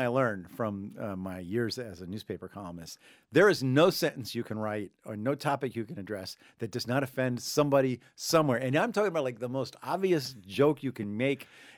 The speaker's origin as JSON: {"language": "English", "town": "Armonk", "region": "New York", "country": "United States", "tie": "born or raised there", "said": "I grew up in Armonk, New York, suburb of New York City. I was born in 47, grew up in the 50s and 60s there."}